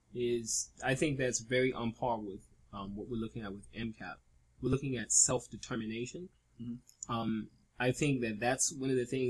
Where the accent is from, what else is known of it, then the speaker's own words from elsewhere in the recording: Chicago, Illinois, United States; I'm from Chicago, so, you know, you just, everywhere you look, there's consciousness.